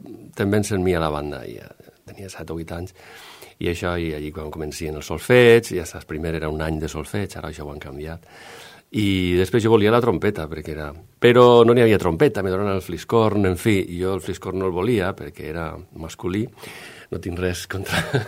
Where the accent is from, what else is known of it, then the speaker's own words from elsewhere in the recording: Paiporta, Valencian Community, Spain; born there; Vaig néixer a Paiporta el 22 de desembre de 1970 i sóc músic.